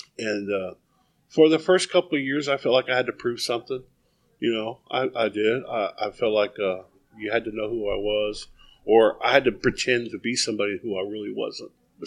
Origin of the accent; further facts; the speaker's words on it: McAllen, Texas, United States; And I am from McAllen, Texas, originally, born and raised.